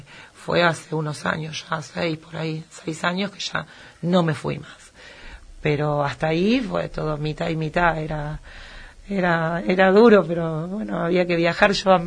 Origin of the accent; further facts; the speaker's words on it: Buenos Aires, Argentina; Yo nací en Buenos Aires. Ajá. Nací en Buenos Aires, sí, en un barrio, en Villa Porredón. Y ahí, entre Villa Porredón y Valeria del Mar transcurrió toda mi vida.